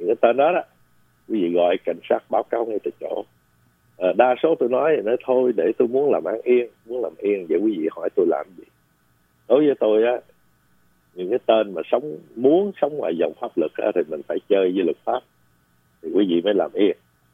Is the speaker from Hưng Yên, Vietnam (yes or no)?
no; Ho Chi Minh City, Vietnam; hồi nhỏ chú ở Tôn Đảng ở Sài Gòn, thì chú cũng là du đảng.